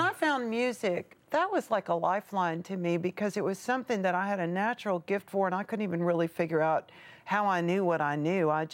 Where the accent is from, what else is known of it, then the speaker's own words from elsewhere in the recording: Tennessee, United States; And also, you know, I'm from the South. I'm from Tennessee, and in Southern culture.